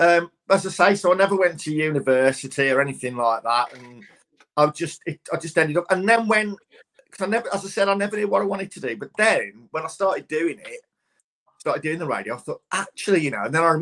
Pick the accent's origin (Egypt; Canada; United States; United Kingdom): United Kingdom; Norton Canes, West Midlands; the West Midlands, and that's where I'm from. I mean, I'm not a Brummie. I mean, I was born in the house in Norton Keynes near Cannock. My dad was from Cannock. My mum's from Wensbury. Mm-hmm. So my accent's all over the shop, really.